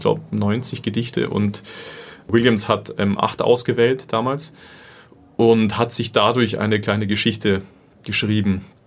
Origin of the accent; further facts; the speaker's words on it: Munich, Bavaria, Germany; Als Bayer, als Münchner, ja, man ist gleich in den Bergen